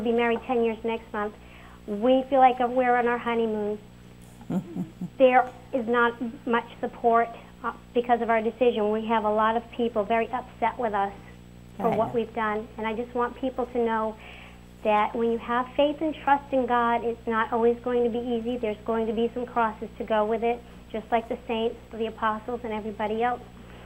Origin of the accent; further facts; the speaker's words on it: Massachusetts, United States; I'm from Massachusetts.